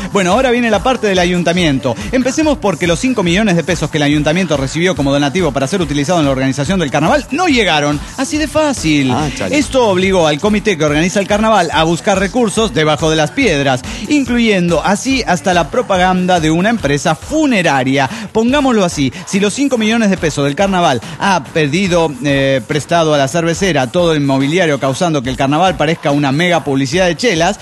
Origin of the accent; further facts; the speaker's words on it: Chihuahua, Mexico; de Chihuahua, México.